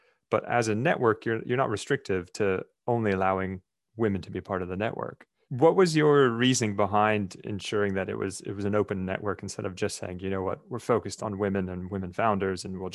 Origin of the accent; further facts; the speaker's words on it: United States; I've read neither growing up in the American system.